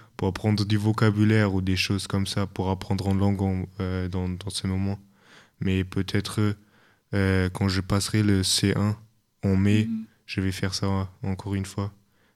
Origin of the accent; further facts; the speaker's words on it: Germany; first language German; French is a second language; donc je viens d'Allemagne, je parle allemand, mais je parle aussi anglais, français et en lycée j'apprends espagnol, donc je parle aussi espagnol.